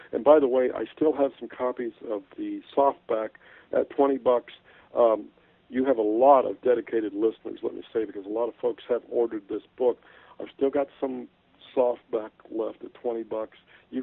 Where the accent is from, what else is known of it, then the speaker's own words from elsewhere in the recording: Midwest, United States; I grew up in the Midwest, so I grew up around a lot of second, third generation Germans, and they're all farmers.